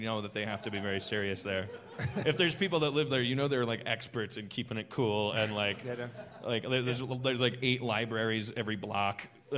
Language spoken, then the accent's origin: English; Milwaukee, Wisconsin, United States; I'm from Milwaukee, Wisconsin, and there's there was a war hero from there that fought in World War II